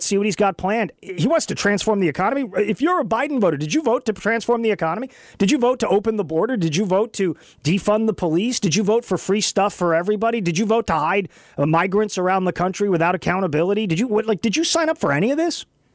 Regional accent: Texas, United States; I grew up in West Texas, so I know the border area in that part of the state very well

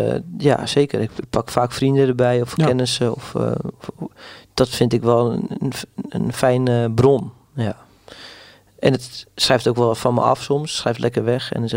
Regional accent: Hoorn, North Holland, Netherlands; Maar toen gingen we live spelen en in Horen, waar ik vandaan kom, ja, daar had je gewoon heel veel goede muzikanten.

